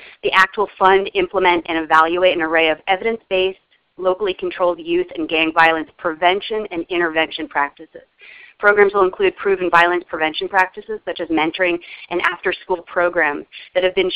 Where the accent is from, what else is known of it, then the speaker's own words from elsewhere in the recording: New York, United States; born there; now in Seattle, United States; I live in town, Seattle, Washington, and I was born in New York, went to school at UVM, studied sociology and political science, moved out west.